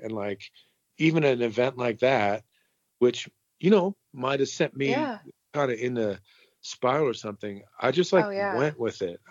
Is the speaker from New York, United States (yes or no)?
no; New Jersey, United States; Like I grew up in Jersey. Don't hold it against me.